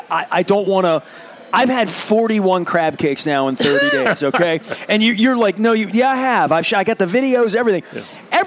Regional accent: Dundalk, Maryland, United States; I'm from Dundalk. We didn't leave Dundalk to get crab cakes.

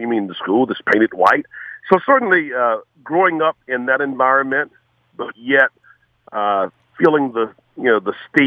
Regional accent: Florida, United States; I grew up in North Florida, a very small community, famous for the Suwannee River. That's my whole county, Suwannee.

